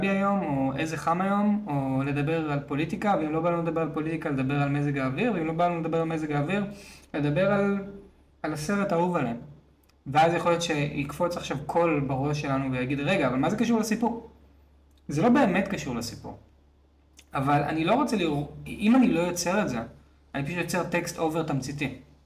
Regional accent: Tel Aviv, Tel Aviv District, Israel; גדלתי בצפון תל אביב, וכי ילד בגיל 14-15

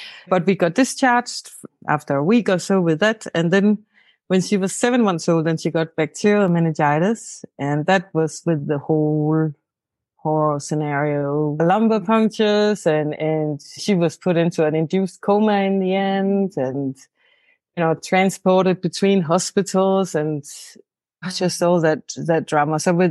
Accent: Denmark; English is a second language; So I'm from Denmark.

